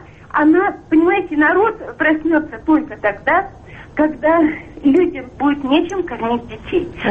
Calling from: Canada; Я звоню вам из Канады.

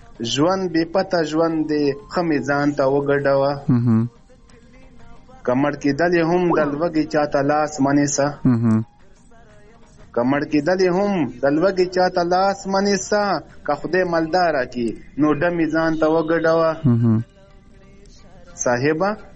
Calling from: Karachi, Sindh, Pakistan; کراچۍ نه.

